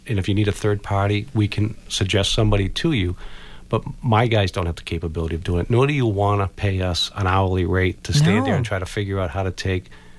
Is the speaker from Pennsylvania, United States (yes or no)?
no; Weymouth, Massachusetts, United States; I go down to my local store in Weymouth. I'm from Weymouth.